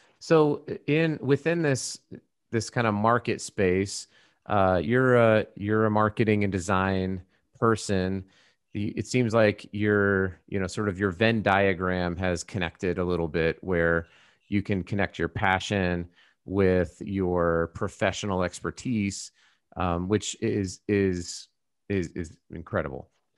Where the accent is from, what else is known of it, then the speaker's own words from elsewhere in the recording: Colorado, United States; My wife snowboarded because we grew up in Colorado.